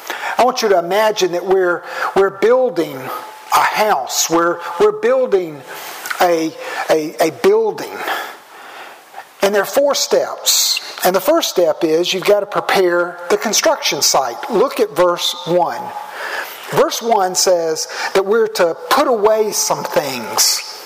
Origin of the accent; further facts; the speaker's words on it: United States; now I'm American and so I know that I don't do roundabouts as well as you do.